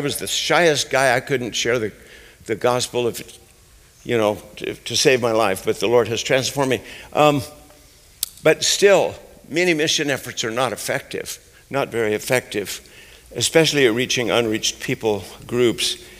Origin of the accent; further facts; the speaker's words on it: Pueblo, Colorado, United States; I'm from Pueblo, Colorado. That's my Jerusalem.